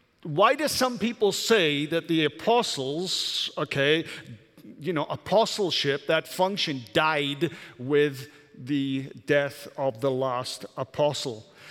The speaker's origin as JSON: {"language": "English", "region": "Wales", "country": "United Kingdom", "said": "but I'm Welsh, so it's part of my flag, right?"}